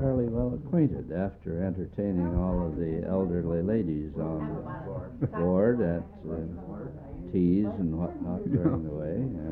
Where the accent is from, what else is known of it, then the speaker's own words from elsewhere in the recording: Montana, United States; I was born and raised in Montana.